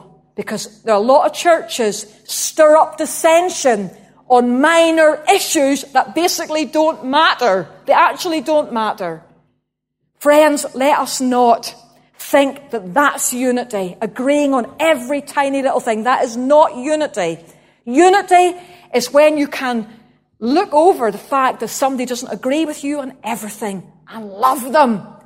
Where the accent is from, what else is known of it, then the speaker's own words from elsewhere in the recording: Northern Ireland, United Kingdom; and we are still Northern Irish or whatever we happen to be.